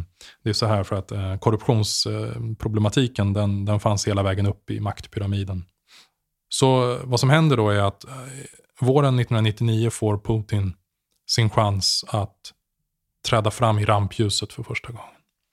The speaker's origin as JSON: {"language": "Swedish", "country": "Sweden", "said": "Jag kom ju från Sverige, liksom folkhems Sverige, Palmes Sverige, det var det jag hade sett."}